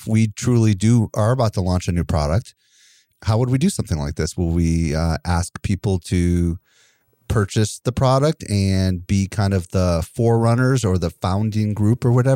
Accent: Wisconsin, United States; So I'm from Wisconsin.

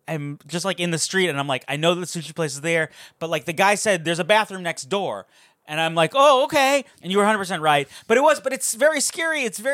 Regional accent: Hewlett, New York, United States; And every location is like completely directly based on a real place in my hometown in Hewlett.

